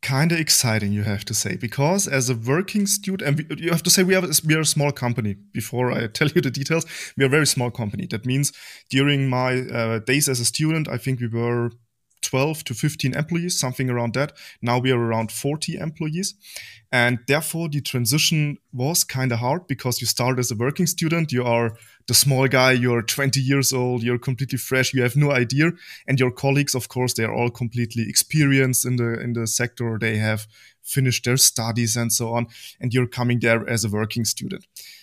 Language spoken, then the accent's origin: English; Germany; I'm 33 years old and I'm from Germany. I'm living near Munich